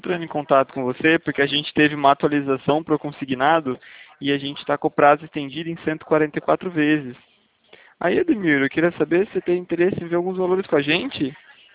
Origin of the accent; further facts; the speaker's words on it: São Paulo, Brazil; é porque eu sou de São Paulo, né?